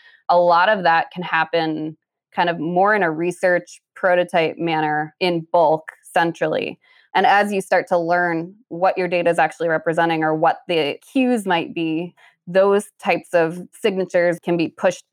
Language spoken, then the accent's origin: English; Connecticut, United States; Yeah, I actually grew up in Connecticut.